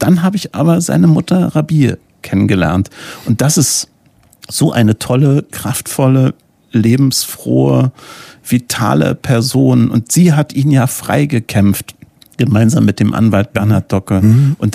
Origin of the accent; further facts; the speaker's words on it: East Germany, Germany; Ja, wir kommen ja aus dem Osten.